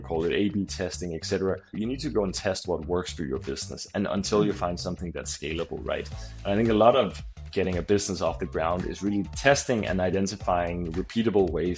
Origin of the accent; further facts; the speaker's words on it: Denmark; moved away as an adult; also born or lived in Tokyo / London; now in New York, United States; So as I'm from Denmark, grew up there, went to school there. But in my early 20s, I got the opportunity to move to Asia and work, and later then Africa and Zambia before eventually ending up in London, and now I live in New York.